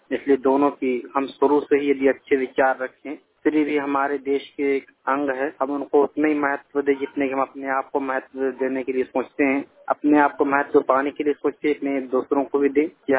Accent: Bihar, India; now in Delhi, India; मैं जिला अररिया गांव डोड़िया सोनापुर राज्य बिहार के रहने वाला हूं। इस समय दिल्ली सीबीएसई बोर्ड से मैं दसवीं कर रहा हूं।

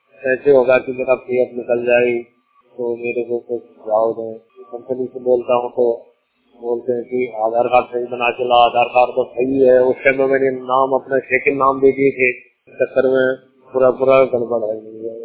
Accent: Uttarakhand, India; मैं उत्तराखंड का रहने वाला हूँ और मैं एक कंपनी में काम करता हूँ।

